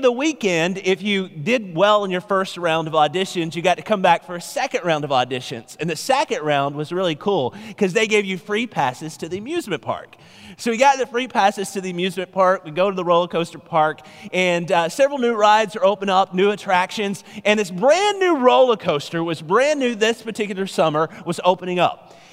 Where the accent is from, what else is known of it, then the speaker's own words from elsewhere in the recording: Alabama, United States; I grew up in Alabama.